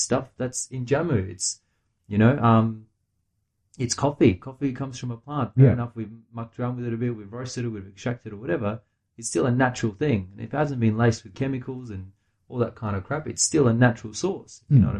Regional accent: North Macedonia; So, yeah, because I grew up in Macedonia.

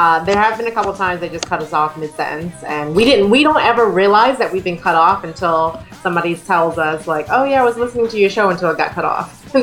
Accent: Boston, Massachusetts, United States; I grew up in Boston, Massachusetts, Boston proper.

